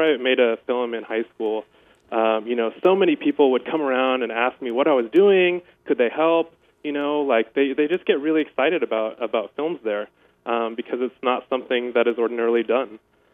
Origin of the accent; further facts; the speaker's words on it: Granger, Washington, United States; I'm originally from Granger, Washington, which is a town of about 2,500 people. Really small, no stoplights, no McDonald's